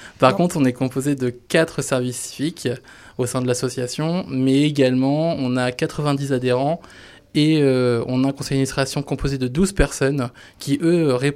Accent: Centre-Val de Loire, France; born there; Parce que je suis né dans le Loir-et-Cher, donc je voulais vraiment me concentrer sur là où je suis né

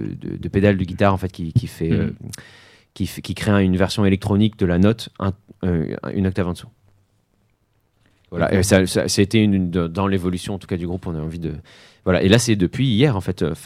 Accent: Montpellier, Occitanie, France; j'ai grandi à Montpellier

